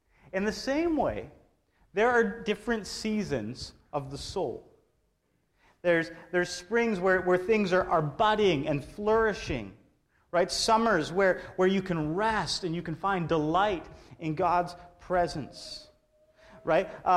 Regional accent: Alberta, Canada; I grew up in Alberta, and the four seasons in Alberta are a little different than the four seasons on the island, okay?

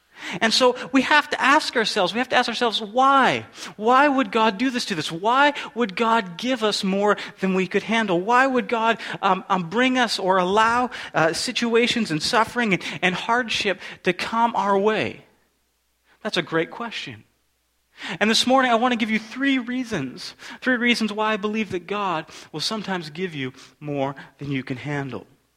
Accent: Alberta, Canada; I grew up in Alberta. I always like to say it's a great place to be from.

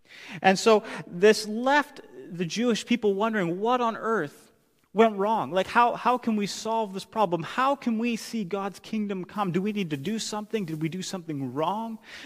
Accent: Alberta, Canada; I grew up in Alberta, so way out in the prairies where it is cold.

